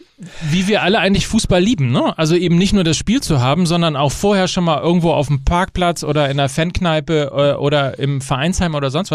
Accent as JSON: {"language": "German", "region": "North Rhine-Westphalia", "country": "Germany", "tie": "born or raised there", "said": "SC Verl, muss man dazu sagen, ist in Ostwestfalen und liegt genau 13 Kilometer von meinem Heimatort, beziehungsweise von meinem, von dem Haus, wie heißt denn das? Mein Elternhaus. Von meinem Elternhaus."}